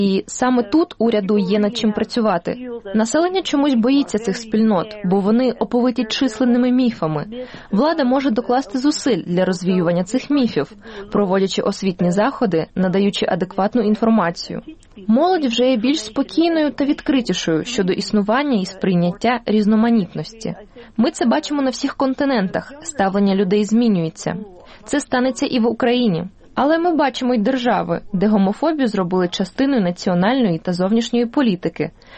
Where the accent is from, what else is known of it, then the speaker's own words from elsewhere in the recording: Netherlands; Я з Нідерландів